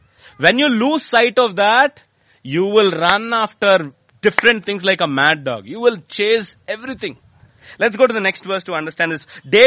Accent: Vijayawada, Andhra Pradesh, India; I come from Vijayawada, so a lot of meetings used to happen in different street corners.

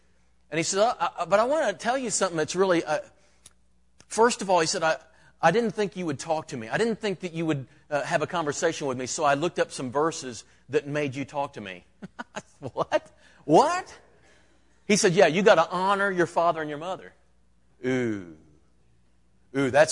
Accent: Michigan, United States; born there; I was born in Michigan, but I repented very early in life.

